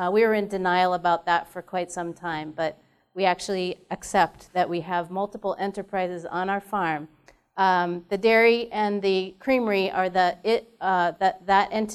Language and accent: English; Boston, Massachusetts, United States; I didn't grow up on a farm. I grew up in Boston, Massachusetts, in a very, very urban setting.